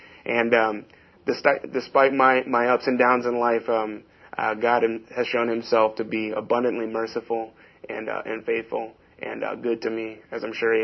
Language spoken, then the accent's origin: English; Davis, California, United States; also born or lived in Sacramento; I grew up in Davis, California. I was born in Sacramento, grew up in Davis, California. That's where I was raised.